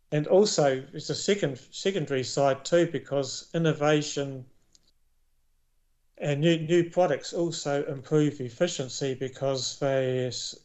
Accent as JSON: {"language": "English", "country": "New Zealand", "tie": "born or raised there", "said": "I was born and raised in New Zealand"}